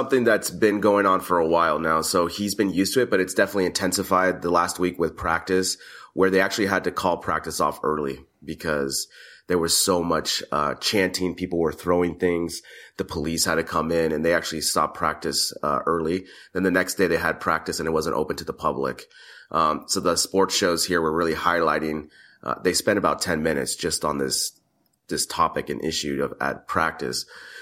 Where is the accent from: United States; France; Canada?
United States; You know, first, I'm an American.